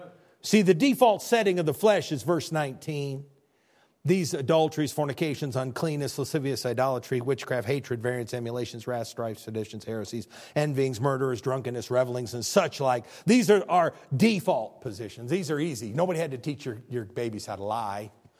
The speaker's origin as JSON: {"language": "English", "region": "Midwest", "country": "United States", "said": "We're all raised that way. I'm from the Midwest."}